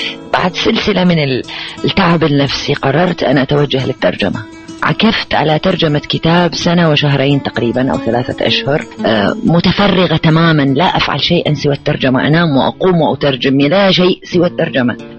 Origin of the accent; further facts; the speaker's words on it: Iraq; now in Cairo, Egypt; منذ أن كانت ممنوعة عندنا في العراق